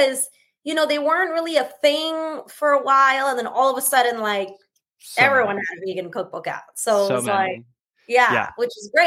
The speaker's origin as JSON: {"language": "English", "town": "New York City", "region": "New York", "country": "United States", "tie": "born or raised there", "said": "So I grew up first generation Indian. I'm born and raised in New York City. My parents came to this country in the late 70s."}